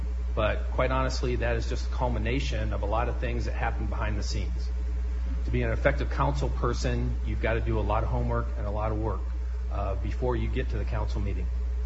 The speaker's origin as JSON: {"language": "English", "town": "Findlay", "region": "Ohio", "country": "United States", "tie": "born or raised there", "said": "I'm running for my third term as councilman at large. I was born and raised in Findlay, Ohio, and lived here until 1980"}